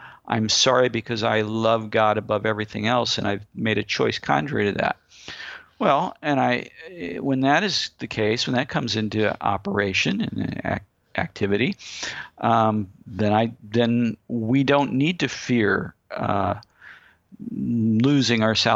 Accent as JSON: {"language": "English", "town": "St. Louis", "region": "Missouri", "country": "United States", "accent": "St. Louis", "said": "But when I get excited, I start sounding like I'm from St. Louis."}